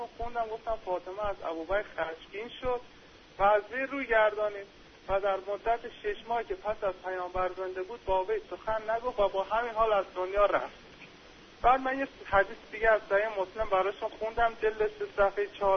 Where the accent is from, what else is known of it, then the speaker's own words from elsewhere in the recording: Iran; که گفتم از ایرانم